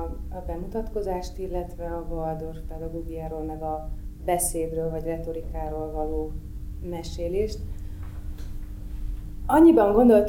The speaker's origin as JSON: {"language": "Hungarian", "region": "Vas", "country": "Hungary", "tie": "born or raised there", "said": "A gyerekkoromat én egy kicsike kis faluba éltem le, 8. osztályos koromig Vas megyében jártam egy pici kis általános iskolába, egy 800 lelkes faluba."}